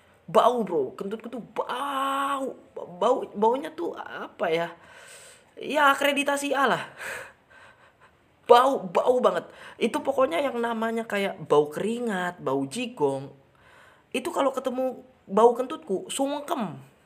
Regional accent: Tenggarong, East Kalimantan, Indonesia; Contohnya yang kayak aku nih, orang Tenggarong nggak begitu makan kayak apa sih bahasa-bahasa Indonesia ya, kita aja di sini bahasa Kutai

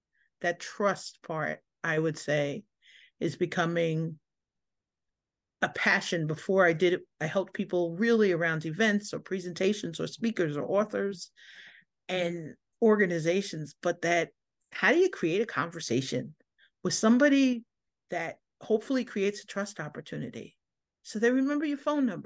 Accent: New York City, New York, United States; I'm a girl from the Bronx, as we call it, which means that I'm of a certain age, a New York City girl.

